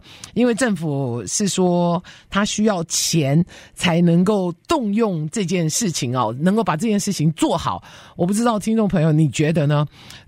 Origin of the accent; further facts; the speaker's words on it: United States; 街友是我们美国人。